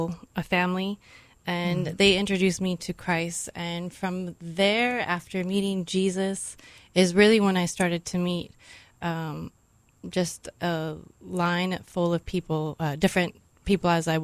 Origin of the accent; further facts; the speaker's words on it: Sisters, Oregon, United States; I grew up in Central Oregon. So I went to high school in Sisters, Oregon, and spent time in Bend, Oregon.